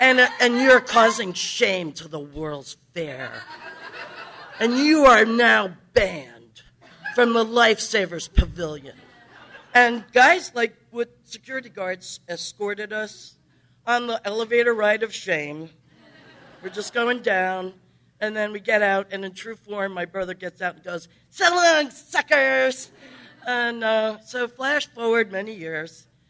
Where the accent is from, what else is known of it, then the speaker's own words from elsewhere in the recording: Brooklyn, New York, United States; So I grew up in Brooklyn, New York, and it was a phenomenal place to grow up